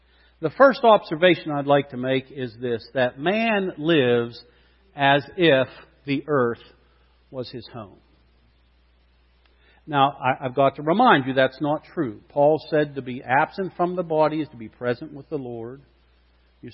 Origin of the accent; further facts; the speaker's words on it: Slippery Rock, Pennsylvania, United States; I'm not from Florida. I'm from Slippery Rock. Okay, if I go home, I go to Slippery Rock.